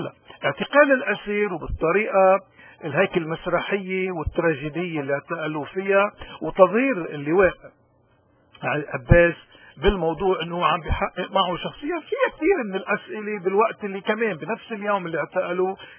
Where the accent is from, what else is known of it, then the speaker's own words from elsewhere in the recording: Lebanon; إنسان بيشرفنا كلبنانيين